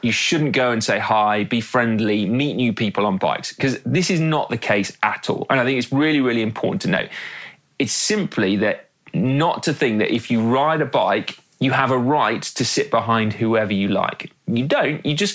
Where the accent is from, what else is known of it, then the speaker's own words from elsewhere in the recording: United Kingdom; Because I'm British.